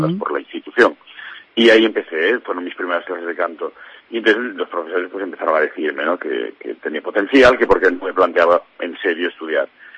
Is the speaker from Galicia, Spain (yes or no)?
yes; Ortigueira, Galicia, Spain; yo soy de Ortigueira